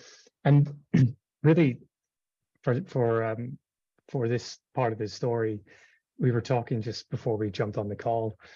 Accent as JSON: {"language": "English", "region": "Northern Ireland", "country": "United Kingdom", "tie": "born or raised there", "said": "growing up in Northern Ireland"}